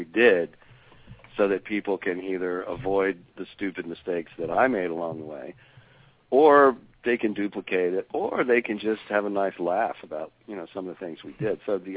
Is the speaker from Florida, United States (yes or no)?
yes; Florida, United States; also born or lived in Virginia; now in New Jersey, United States; Well, I'm not from New Jersey. Please, please. I'm a southern boy. I'm just living here for the next 5 years. I'm actually born in Virginia and raised and grew up in Florida, so I'm a Florida boy.